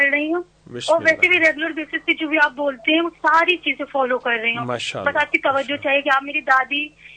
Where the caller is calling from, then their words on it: Delhi, India; میں انڈیا سے بات کر رہی ہوں، دلی۔